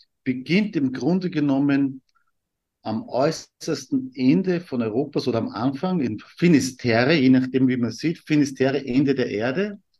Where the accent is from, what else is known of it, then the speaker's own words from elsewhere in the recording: Austria; Und vom Beruf her bin ich, wie man bei uns in Österreich sagt, bei der Polizei oder Gendarmerie